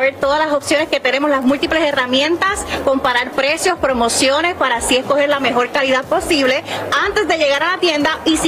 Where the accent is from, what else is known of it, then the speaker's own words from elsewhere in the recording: Ecuador; soy de Ecuador y vine para ver el Viernes Negro